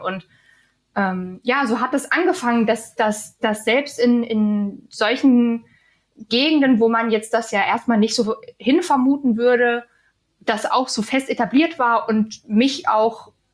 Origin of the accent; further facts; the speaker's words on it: East Germany, Germany; dieses Vorurteil habe ich als Ossi im Westen auch sehr zu spüren bekommen